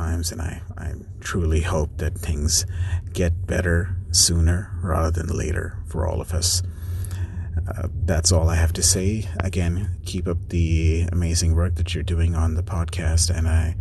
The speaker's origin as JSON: {"language": "English", "town": "Brampton", "region": "Ontario", "country": "Canada", "said": "I'm from Brampton, Ontario, and I listen to your podcast every single day."}